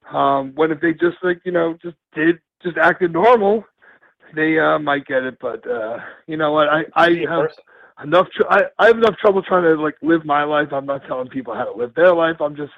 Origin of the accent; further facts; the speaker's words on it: New York, United States; And like, I'm like, I'm from New York.